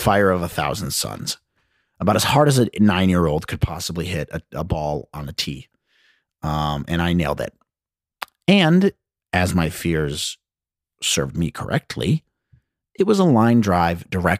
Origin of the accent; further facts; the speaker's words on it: Indiana, United States; I'm from Indiana, okay? Basketball is the main sport here.